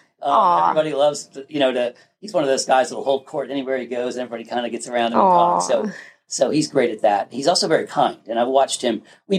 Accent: Pennsylvania, United States; I grew up in Pennsylvania, met my wife in Rhode Island. We got married in Rhode Island, moved out to Montana.

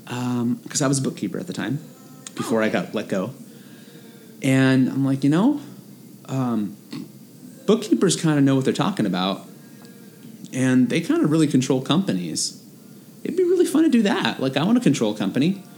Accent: Fresno, California, United States; I was born and raised in Fresno.

